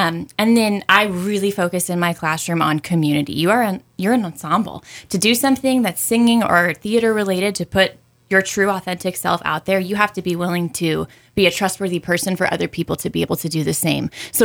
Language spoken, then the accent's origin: English; Santa Barbara, California, United States; It was Santa Barbara, California.